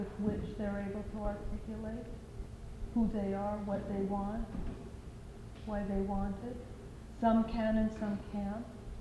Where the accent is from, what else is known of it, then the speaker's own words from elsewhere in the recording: Miami, Florida, United States; I grew up in Miami, Florida.